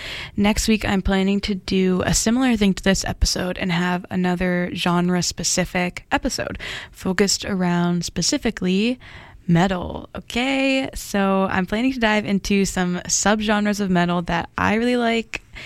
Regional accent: California, United States; I grew up learning Spanish because I'm from California.

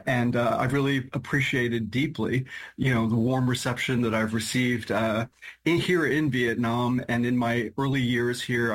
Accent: New York, United States; That's right. And if any of your guests have never heard of Long Island, you know, it's a horror story.

